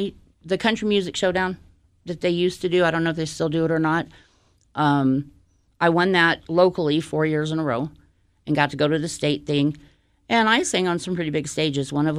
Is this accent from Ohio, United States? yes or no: no; Texas, United States; moved away as an adult; And now I talk like this because I was from Texas and I was born and raised there.